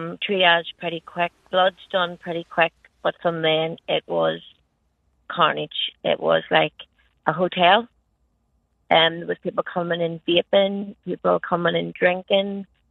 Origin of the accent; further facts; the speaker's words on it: Castlewellan, Northern Ireland, United Kingdom; I'm actually from Castlewellan in County Down.